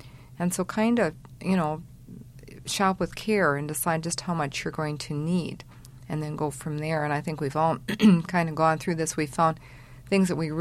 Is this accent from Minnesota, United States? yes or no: yes; Minnesota, United States; We came from Minnesota, and so one of the first things we did was we sent in an order to Sears for lots of long underwear.